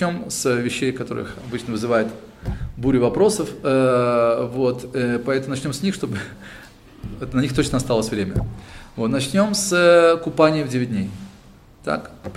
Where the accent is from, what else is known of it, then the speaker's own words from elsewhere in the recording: Tashkent, Uzbekistan; Я из Ташкента, там 40 градусов.